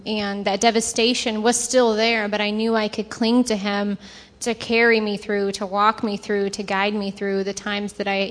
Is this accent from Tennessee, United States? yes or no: no; Enid, Oklahoma, United States; My hometown in Enid, Oklahoma, that's where I really came to terms with where I was.